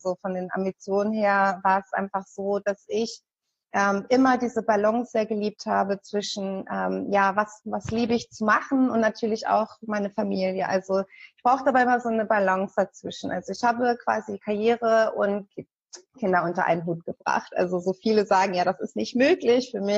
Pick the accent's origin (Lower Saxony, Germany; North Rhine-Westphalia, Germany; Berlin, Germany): Lower Saxony, Germany; Hanover; ich komme zwar aus Hannover und habe auch viele Jahre in Hannover gelebt, aber als ich dann mit den Kindern, also als die Große in die Schule ging, bin ich extra aufs Land gezogen